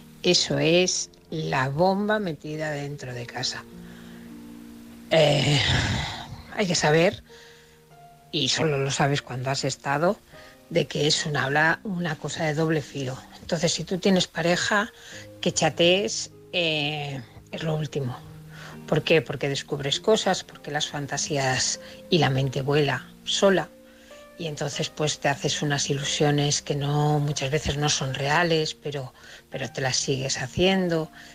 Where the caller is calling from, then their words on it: Barcelona, Catalonia, Spain; de Barcelona.